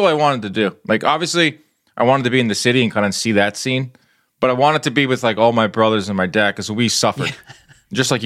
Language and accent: English; New York City, New York, United States; And as a New Yorker, you are as well. I'm like extremely proud to be a New Yorker. These scenes only could happen in this city.